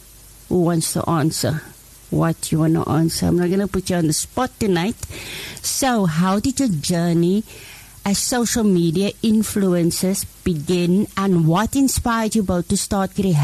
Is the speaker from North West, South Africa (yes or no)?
no; Cape Town, Western Cape, South Africa; now in Paarl, South Africa; ek is een Kapenaar. Maar ek is nou al 17 jaar hier, wat my nou sieke Perelied maak.